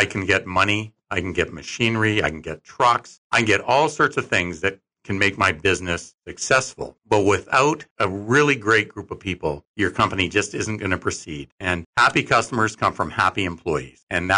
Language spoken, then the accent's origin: English; Ilderton, Ontario, Canada; I grew up in Ilderton, Ontario, and have spent a lot of my life in southwestern Ontario.